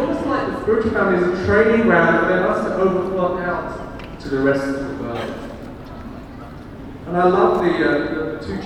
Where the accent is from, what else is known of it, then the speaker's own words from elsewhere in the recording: Afghanistan; now in Melbourne, Australia; I moved from Afghanistan to Melbourne. I felt like a refugee.